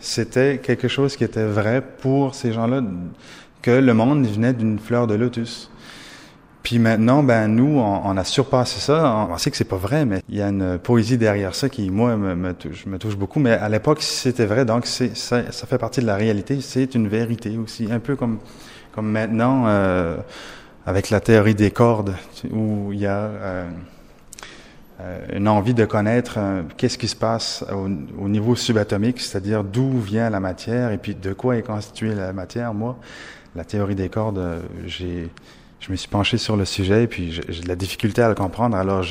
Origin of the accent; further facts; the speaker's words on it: New Brunswick, Canada; Moi, je viens du Nouveau-Brunswick.